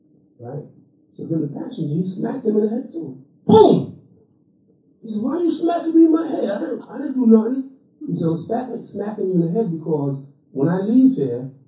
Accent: Brooklyn, New York, United States; Man, I grew up in the Marcy Project.

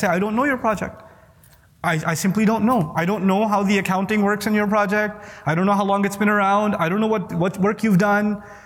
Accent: Pakistan; because I'm from Pakistan, I give a Pakistani example.

